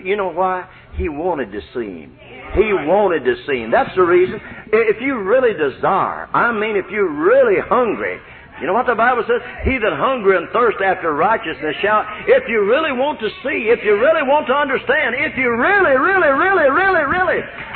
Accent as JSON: {"language": "English", "region": "Arkansas", "country": "United States", "said": "I'm glad I'm from Lawrence County instead of Indiana."}